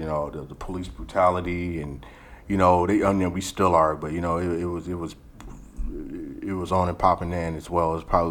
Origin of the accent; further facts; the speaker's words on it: California, United States; I'm from the West Coast, from Cali